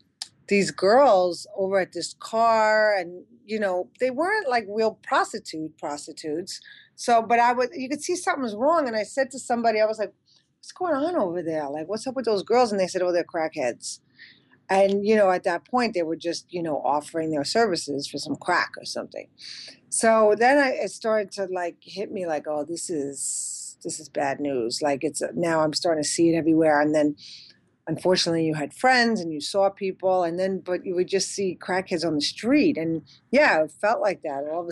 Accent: Bronx, New York, United States; also born or lived in Queens / Manhattan; I was born in the Bronx and, you know, my parents separated. So it was more of that going, being back and forth in the Bronx and Queens, and then moved to Manhattan when I was about 15.

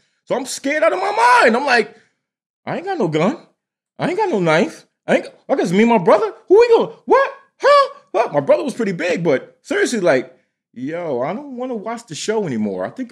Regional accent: New Jersey, United States; now in Manhattan, United States; I'm from Jersey. I'm in Manhattan

